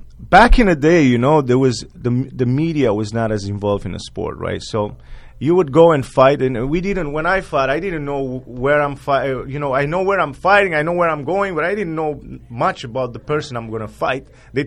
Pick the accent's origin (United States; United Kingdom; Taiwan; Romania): Romania; I'm going to take them to see Dracula, to visit the Dracula Castle as well in my hometown as well.